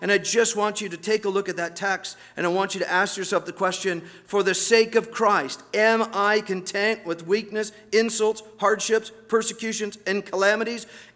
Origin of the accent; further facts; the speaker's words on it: United States; Because I am an American, and that's how we live.